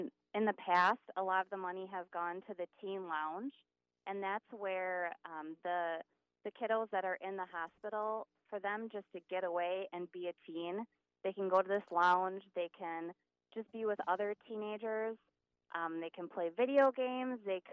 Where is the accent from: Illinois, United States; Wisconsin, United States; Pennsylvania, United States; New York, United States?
Wisconsin, United States; Hortonville; I went to Hortonville High School.